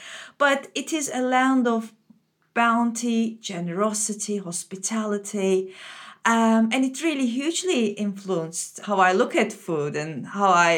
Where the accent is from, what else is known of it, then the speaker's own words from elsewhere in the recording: Antakya, Hatay, Turkey; Antakya, my hometown, is ancient Antioch. It's an ancient city.